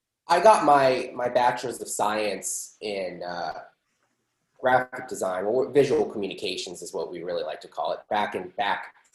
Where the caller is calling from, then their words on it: Gilbert, Arizona, United States; I am in Gilbert, Arizona.